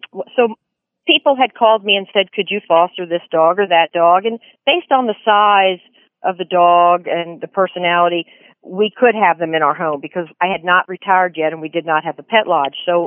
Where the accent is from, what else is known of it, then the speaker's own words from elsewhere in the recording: Virginia, United States; also born or lived in Alexandria; when I was growing up in Fairfax County, I was born in the city of Alexandria, Virginia, and just outside of the city in Fairfax County